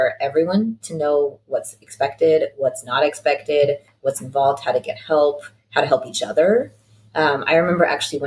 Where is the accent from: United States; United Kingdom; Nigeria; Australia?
United States; Midwest; I'm from the Midwest. We're in a Russian background.